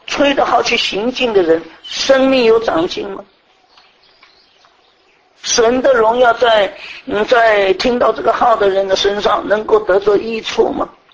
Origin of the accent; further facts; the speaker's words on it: China; 我们中国人的观念是号令天下，号令号令就是要吹号。